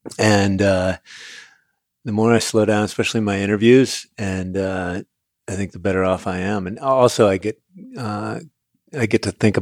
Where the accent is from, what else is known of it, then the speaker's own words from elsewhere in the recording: Connecticut, United States; also born or lived in San Francisco; So I grew up in Connecticut and in San Francisco.